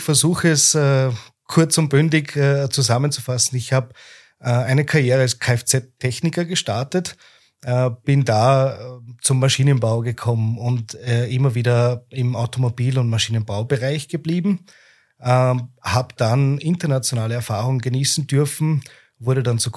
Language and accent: German; Upper Austria, Austria; now in Vienna, Austria; Bin dann 2017 nach Wien hergekommen. Ich bin eigentlich aus Oberösterreich. Bin da aufgewachsen, habe dort meine Lehre gemacht, habe da auch meine Freunde und teilweise noch meine Familie dort.